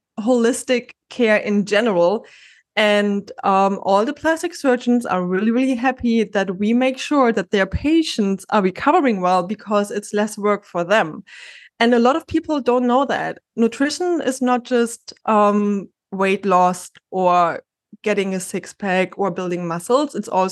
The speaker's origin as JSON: {"language": "English", "country": "Germany", "second_language": "English", "lives_now": "Miami, United States", "said": "I studied fitness and wellness management back in Germany. I'm originally from Germany. I live in Miami."}